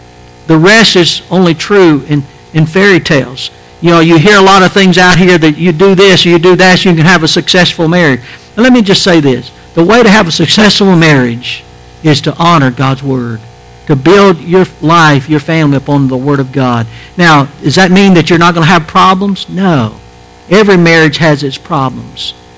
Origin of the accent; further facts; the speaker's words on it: United States; But I'm still an American. Listen, no matter how bad things get, I'm proud to be in America